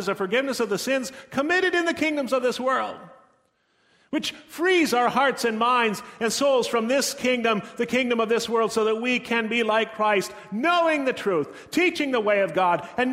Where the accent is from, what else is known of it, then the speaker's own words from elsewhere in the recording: United States; I've mentioned before the freedom I felt as an American citizen living in Germany.